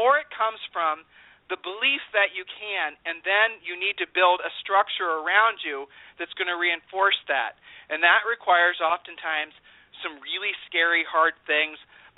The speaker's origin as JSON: {"language": "English", "town": "Columbus", "region": "Ohio", "country": "United States", "tie": "born or raised there", "said": "we grew up in Columbus, Ohio, you know."}